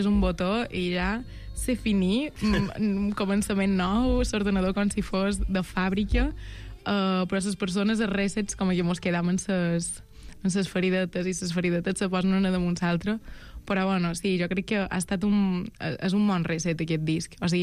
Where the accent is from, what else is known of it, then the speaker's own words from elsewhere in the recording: Felanitx, Balearic Islands, Spain; un poeta que és del meu poble, Felanitx